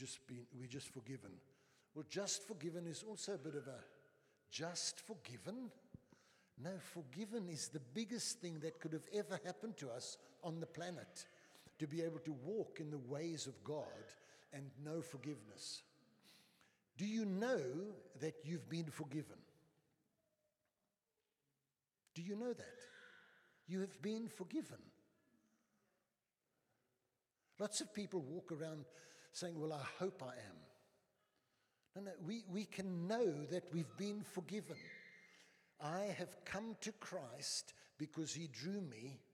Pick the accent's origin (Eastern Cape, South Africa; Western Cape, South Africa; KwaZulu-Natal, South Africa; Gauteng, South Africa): Eastern Cape, South Africa; I was an average cricketer. I come from the Eastern Province.